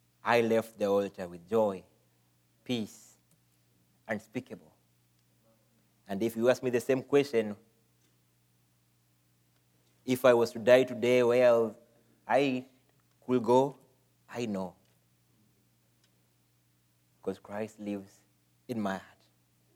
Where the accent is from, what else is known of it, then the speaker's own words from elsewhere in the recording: Kenya; I come from Kenya. That's East Africa, 8,000 miles from here. I am a member of New Hope Missionary Baptist Church in Kenya. I grew up in a Christian environment